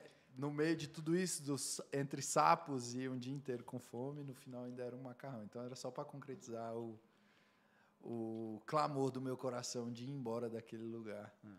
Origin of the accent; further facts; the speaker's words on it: Brasília, Federal District, Brazil; born there; As pessoas me perguntam muito, ah, você é do Piauí? Você... Não. Eu nasci em Brasília.